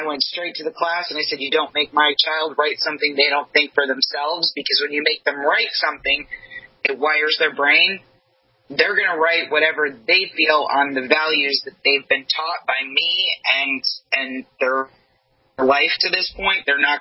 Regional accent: New York, United States; Yeah, I'm from New York.

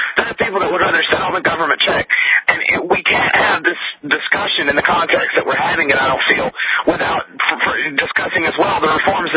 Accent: Alabama, United States; Yes, I'm from Alabama. The whole immigration reform issue is a big hot button down here.

